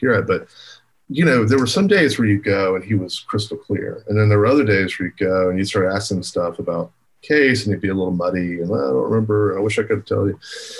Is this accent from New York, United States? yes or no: no; Alabama, United States; And so I think for us, even though we're from Alabama, even though we know this world and we're students in this era